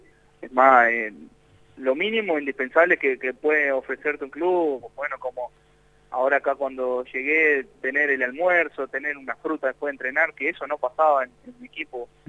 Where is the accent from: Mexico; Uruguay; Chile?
Uruguay; Salto; Yo soy de Salto.